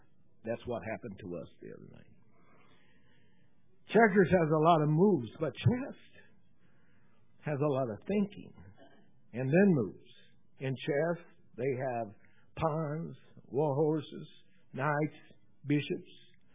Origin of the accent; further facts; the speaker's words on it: the Ozarks, United States; Wasn't a popular game with those I grew up around in the Ozarks.